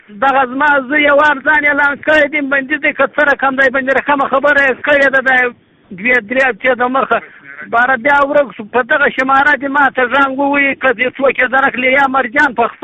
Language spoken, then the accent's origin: Pashto; Helmand, Afghanistan; مګر زه اصلا د نوزاد ولسوالۍ یم د چیزنې یم په پروته مساکله کې یم